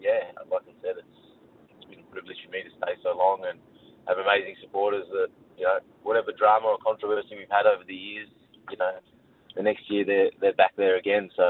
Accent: Melbourne, Victoria, Australia; I've been really lucky to be able to do that in my hometown where I grew up.

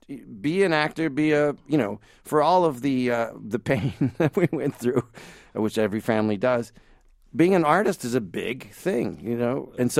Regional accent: Canada; So as a Canadian.

